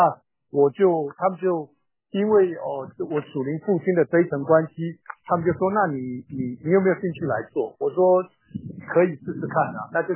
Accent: Taiwan; moved away as an adult; now in United States; 其实我是在台湾出生的外省第二代，我爸爸是江苏人。好，那我在台湾我是学日本料理，我不爱读书，所以我从小就学日本料理，然后就到美国去开店。

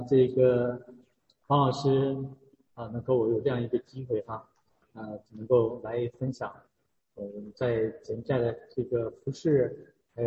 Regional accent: China; born there; 因为我是在中国60年代出生那么都我们受的教育都是。这个进化论这个无神论的这种教育

